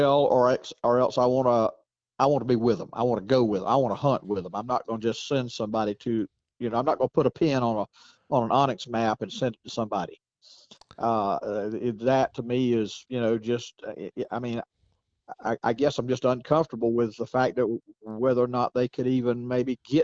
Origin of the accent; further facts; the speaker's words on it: Georgia, United States; even where I grew up in Georgia, you know, I mean, it's private land, but out here, there's so much public land.